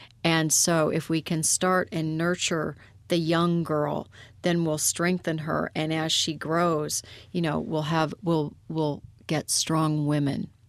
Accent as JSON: {"language": "English", "region": "Midwest", "country": "United States", "tie": "born or raised there", "said": "I was raised in the Midwest, so I just, you know, I had a very normal, not Hollywood-esque upbringing."}